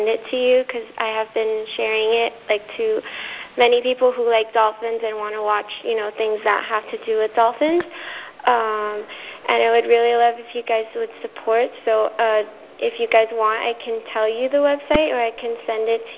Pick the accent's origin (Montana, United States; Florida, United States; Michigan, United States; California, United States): Florida, United States; Miami; I'm from Florida, too. Great. Yeah, I come from Miami